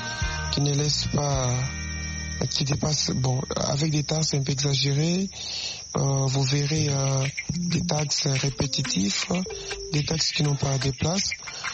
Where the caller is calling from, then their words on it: Lubumbashi, Haut-Katanga, DR Congo; depuis la ville de Lubumbashi. Merci beaucoup.